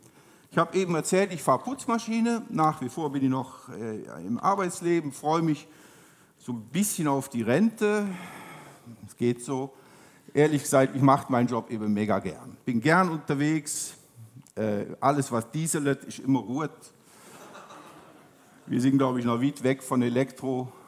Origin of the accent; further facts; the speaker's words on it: Cologne, North Rhine-Westphalia, Germany; Ich komme hier oben aus Köln, aus der evangelischen Landeskirche, das ist so mein Background.